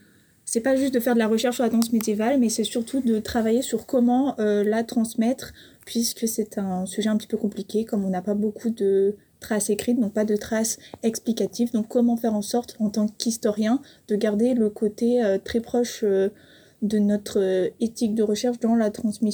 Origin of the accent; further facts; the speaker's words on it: Bordeaux, Nouvelle-Aquitaine, France; voilà. C'est ça. Je ne viens pas du tout de Nîmes, je viens de Bordeaux.